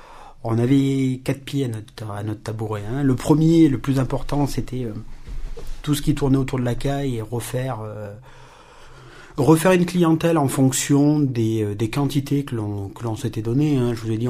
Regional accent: Auvergne-Rhône-Alpes, France; on veut vraiment marteler très clairement, nous sommes des Drômois, on fabrique un produit qui est drômois.

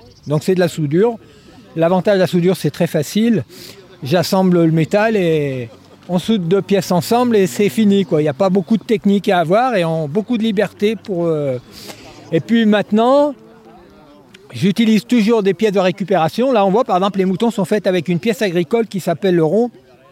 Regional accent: Auvergne-Rhône-Alpes, France; Oui, je suis de l'Ardèche, du col de l'Escrinet, où j'étais éleveur de chèvres, avant de faire les sculptures.

